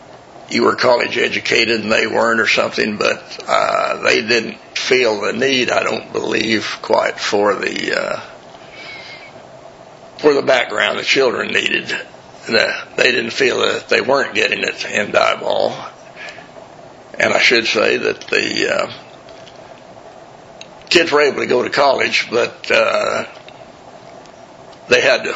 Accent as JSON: {"language": "English", "town": "Casa Grande", "region": "Arizona", "country": "United States", "tie": "born there", "said": "Well, I was born in Casa Grande, Arizona."}